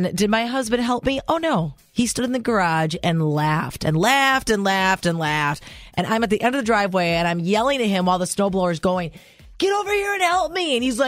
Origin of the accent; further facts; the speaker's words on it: Wisconsin, United States; Look it. I'm from Wisconsin and I learned something new, everyone.